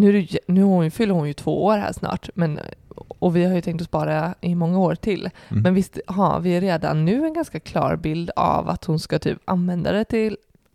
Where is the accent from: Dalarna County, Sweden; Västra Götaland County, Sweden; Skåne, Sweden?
Västra Götaland County, Sweden; vi är ju ändå från Göteborgstrakten här nu.